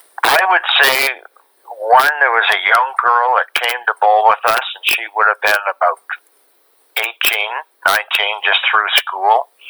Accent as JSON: {"language": "English", "region": "Alberta", "country": "Canada", "also_born_or_lived": "Hamilton", "said": "I worked for CNIB in Eastern Canada in Hamilton, and I'm from Alberta, so my wife and I came out here on holidays in 99, and she loved it, so we decided to move out, bought a house and came out here in 2000."}